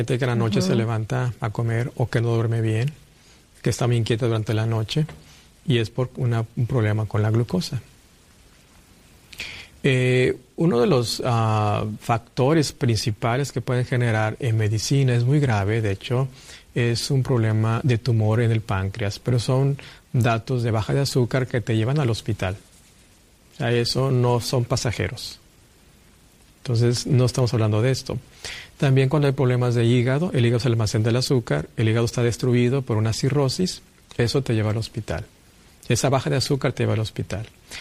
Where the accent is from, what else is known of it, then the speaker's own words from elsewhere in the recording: Monterrey, Nuevo León, Mexico; yo procedo de México, de la ciudad de Monterrey. Estamos en la frontera con Texas.